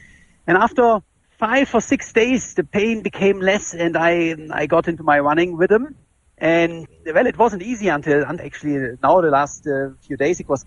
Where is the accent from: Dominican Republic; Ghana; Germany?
Germany; English is a second language; now in United States; to be honest, I'm from Germany.